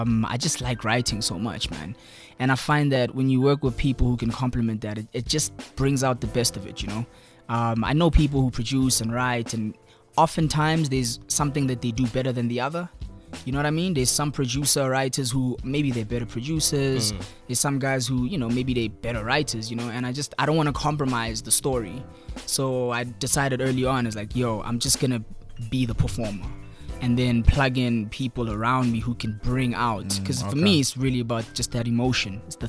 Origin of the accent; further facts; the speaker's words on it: Spruitview, Gauteng, South Africa; Ah, man, I'm from Spraydview. In the east of Johannesburg.